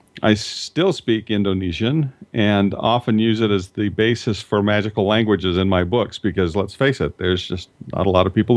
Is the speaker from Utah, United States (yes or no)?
yes; Salt Lake City, Utah, United States; born there; I was born actually in Salt Lake City back in 1955.